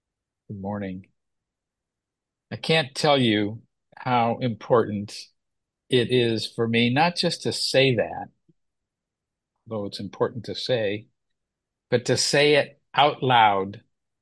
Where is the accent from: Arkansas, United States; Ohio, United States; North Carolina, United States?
Ohio, United States; I'm from Ohio initially